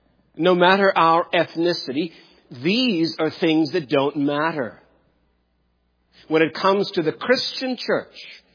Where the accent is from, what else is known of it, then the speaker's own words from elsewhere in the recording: South Africa; I grew up in South Africa, and I did so under what you probably know of as the apartheid regime.